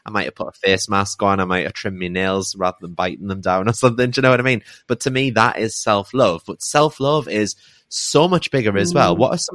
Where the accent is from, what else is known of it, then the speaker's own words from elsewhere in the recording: United Kingdom; And I think as a British culture, we don't like putting on other people.